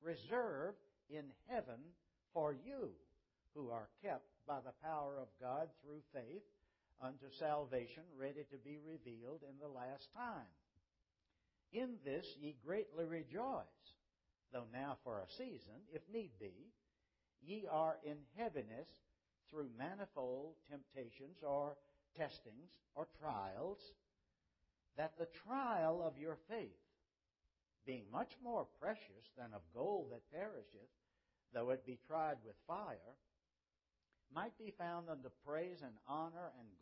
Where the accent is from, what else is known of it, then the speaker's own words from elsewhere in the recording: Richmond, Virginia, United States; I got a call from a family in Richmond, my hometown, about a brother whose funeral I was supposed to preach.